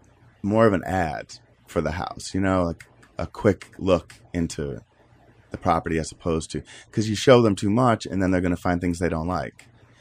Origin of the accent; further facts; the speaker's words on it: Floyd, New York, United States; I grew up in a really small town in upstate New York, about an hour northwest of Syracuse. So it was very rural.